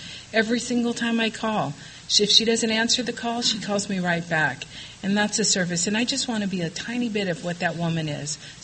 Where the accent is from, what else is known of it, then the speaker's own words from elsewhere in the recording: Wilmington, California, United States; And I was raised in Wilmington, which is in Wilmington, California. There is such a place. And it's towards the end of the 110 freeway in L.A. County. It is this quaint harbor town.